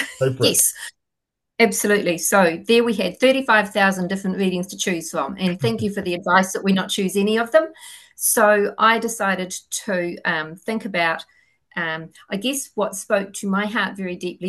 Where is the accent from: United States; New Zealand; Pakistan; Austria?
New Zealand; Wellington; I'm from Wellington and I'm the Chief Executive of Anglican Financial Care.